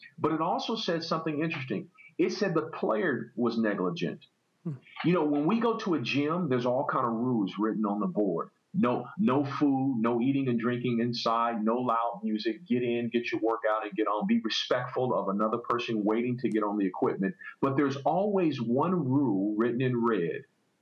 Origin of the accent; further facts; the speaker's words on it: Los Angeles, California, United States; I grew up in South Central LA, I mentioned